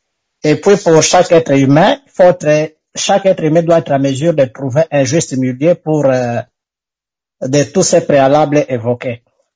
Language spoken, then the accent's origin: French; DR Congo; chez nous, en République démocratique du Congo